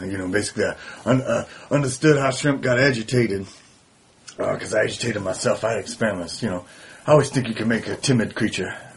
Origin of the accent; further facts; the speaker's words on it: Detroit, Michigan, United States; born there; I was raised. I was born in Detroit.